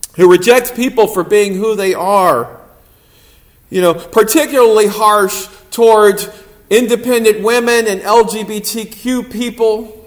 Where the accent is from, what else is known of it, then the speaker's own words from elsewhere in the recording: South Carolina, United States; like I grew up in the South Carolina, there's a lot of, they call it the Bible Belt for a reason.